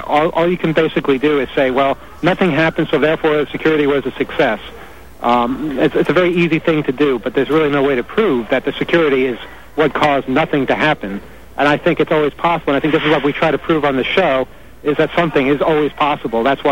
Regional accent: United States; Of course, as an American, I'm a bit touchy about it.

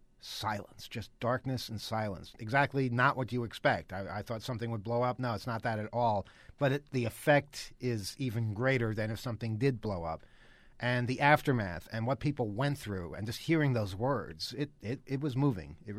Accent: New York, United States; And we're not, you know, we're from New York. We don't care.

